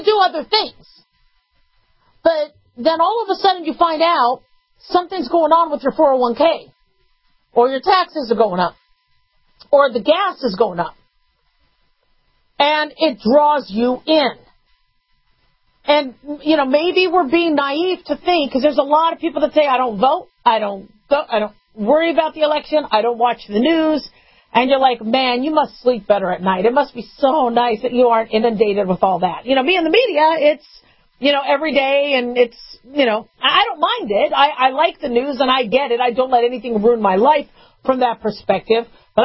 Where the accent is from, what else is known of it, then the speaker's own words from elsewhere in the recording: United States; maybe we as the American people need to control